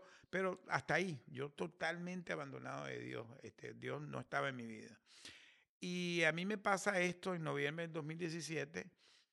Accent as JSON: {"language": "Spanish", "country": "Venezuela", "lives_now": "United States", "said": "yo soy venezolano de origen y yo empecé mi carrera en PDVSA, que es la empresa petrolera venezolana. PDVSA tiene una filial aquí en Estados Unidos que es Citgo, y yo hace como casi 13, 14 años me mandan aquí"}